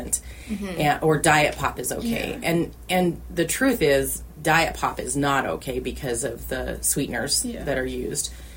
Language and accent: English; Boise, Idaho, United States; And it's just, and I grew up in Boise, and so when I'd go to the BSU campus